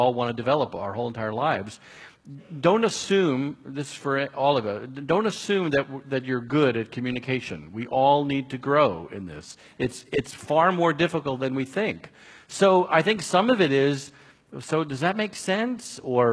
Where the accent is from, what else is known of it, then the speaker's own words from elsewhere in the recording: New York, United States; I'm originally from New York, and I'm Jewish. And we New York Jews have a certain style of communicating